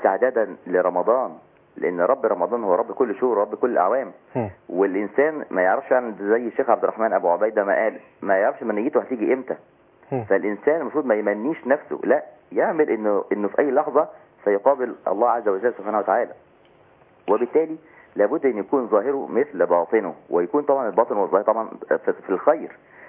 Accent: Egypt; انا مصري طبعا طاهر.

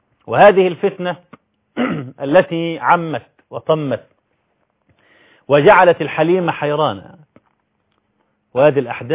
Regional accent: Egypt; يعني وجود ناس معتصمة في التحرير ده أمر أصبح مألوفا عندنا في مصر

